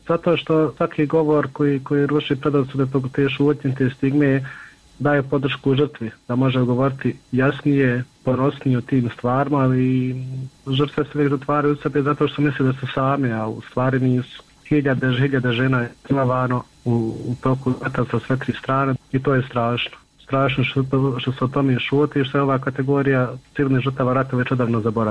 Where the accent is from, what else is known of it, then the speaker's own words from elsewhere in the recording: Bosnia & Herzegovina; jer smo mi godinama bili nevidljivi, nismo postali, ako smo imali lične karte kod nas u Bosni, bili smo nevidljivi od sistema